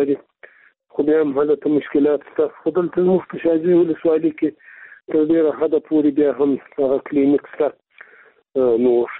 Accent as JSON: {"language": "Pashto", "country": "Afghanistan", "said": "موږ د افغانستان خلک یو"}